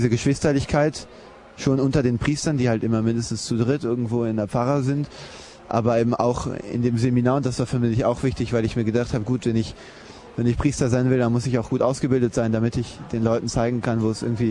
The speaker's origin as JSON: {"language": "German", "country": "Germany", "said": "ich komme aus Deutschland"}